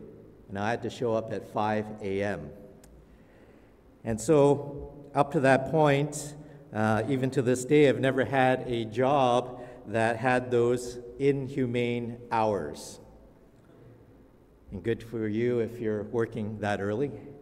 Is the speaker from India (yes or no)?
no; Toronto, Ontario, Canada; that I'm a Torontonian. And when I was growing up in Toronto, there was a very popular bakery there.